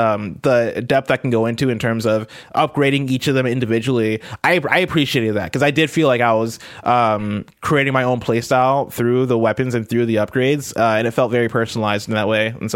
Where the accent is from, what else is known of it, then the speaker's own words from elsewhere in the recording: United States; Like, I'm not a gun person, even though I'm American.